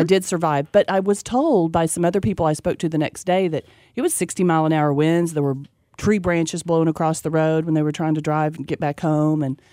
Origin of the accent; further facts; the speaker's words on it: Oklahoma, United States; Okay, so I'm from Oklahoma. Mm-hmm. Tornado country.